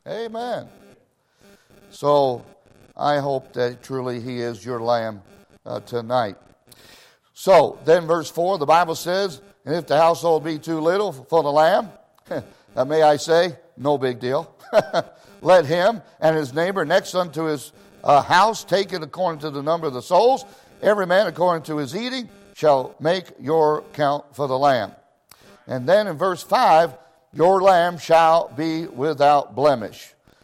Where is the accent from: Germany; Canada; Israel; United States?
Israel; when I was in Israel, I grew up in Israel, not all my young life, but partly